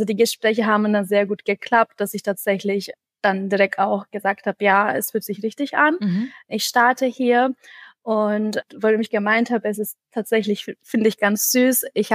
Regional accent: Istanbul, Turkey; moved away as an adult; now in Germany; Also ich komme ursprünglich aus Istanbul und ich bin quasi für mein Studium an der TU München, ich habe Bachelor und Master im Maschinenbau gemacht, umgezogen 2013

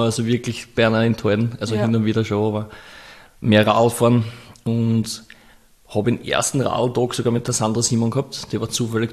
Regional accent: Austria; nein, ich bin Österreicher, ich rede kein, ich bin kein Russ.

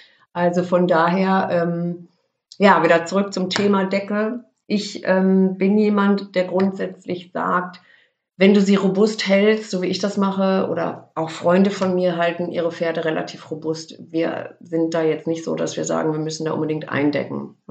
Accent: Lippstadt, North Rhine-Westphalia, Germany; now in Rüthen, Germany; Ich muss dazu sagen, ich komme aus Lippstadt eigentlich gebürtig und das sind 30, 35 Kilometer, 25 Kilometer, ich weiß es nicht genau.

